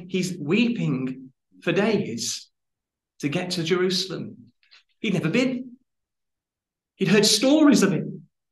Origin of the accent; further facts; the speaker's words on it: United Kingdom; the problem with being British, brothers and sisters, is that we're British, right? And quite often we struggle with emotion.